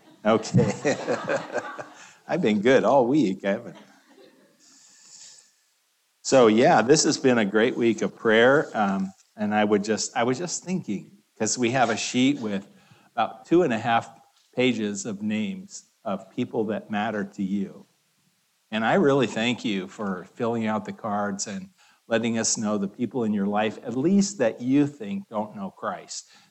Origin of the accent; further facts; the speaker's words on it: Seattle, Washington, United States; so I grew up in West Seattle